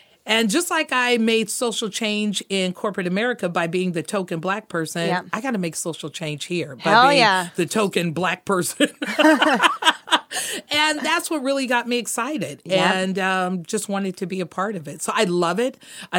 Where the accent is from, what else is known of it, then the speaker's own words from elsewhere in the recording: Compton, California, United States; So my story is I was born and raised in Compton. Mm-hmm. I'm from a middle class family.